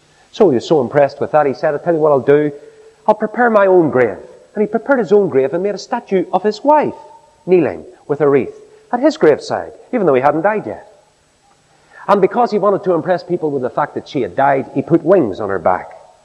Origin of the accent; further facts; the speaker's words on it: Newcastle, Northern Ireland, United Kingdom; I remember once going round a little cemetery in my hometown at Newcastle, a little cemetery called Tully Brannigan.